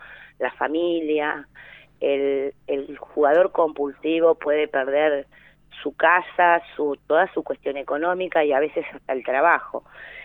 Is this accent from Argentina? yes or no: yes; Argentina; Nosotros como sociedad argentina tenemos esta cuestión del abrazo, del beso, del mate